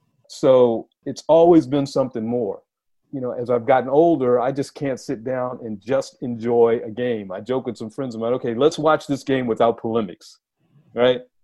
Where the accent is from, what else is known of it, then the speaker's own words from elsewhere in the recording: Washington, District of Columbia, United States; You know, growing up in Washington, D.C., my father was a sports fan, my mother was a sports fan